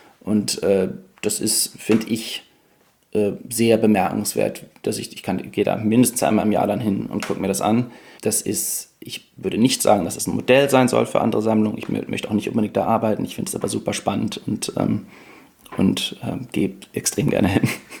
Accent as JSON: {"language": "German", "region": "North Rhine-Westphalia", "country": "Germany", "said": "ich komme ja aus der Nähe von Köln"}